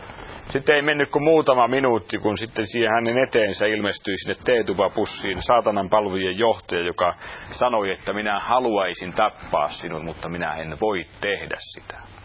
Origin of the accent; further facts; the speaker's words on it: Tavastia, Finland; kun olen hämäläinen